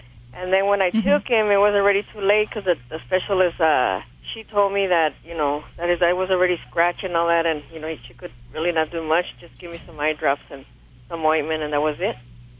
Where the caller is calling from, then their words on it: Montebello, California, United States; California, Montebello, California.